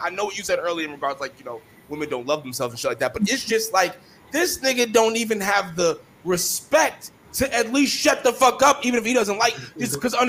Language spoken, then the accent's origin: English; the North, United States; I'm from the North, but my family from the South.